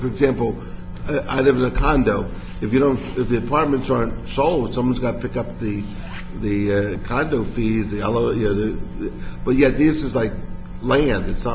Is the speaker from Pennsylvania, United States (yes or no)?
yes; Philadelphia, Pennsylvania, United States; Like, I'm from Philadelphia, and we have row houses everywhere.